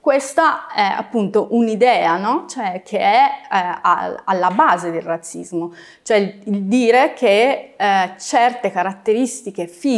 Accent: Turin, Piedmont, Italy; Io vengo da Torino, ma perché ho scelto Trento?

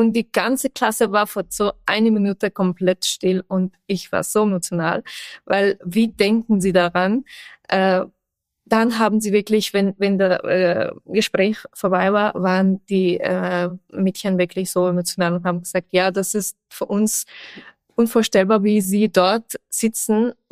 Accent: Afghanistan; German is a second language; aber ich bin froh, dass ich in Afghanistan aufgewachsen bin

